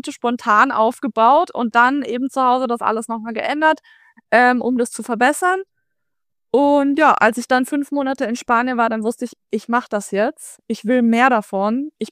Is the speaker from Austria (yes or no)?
yes; Vienna, Austria; ich bin schon in Wien geboren und aufgewachsen. Mhm. Und der Wiener Akzent, der kam bei mir nie.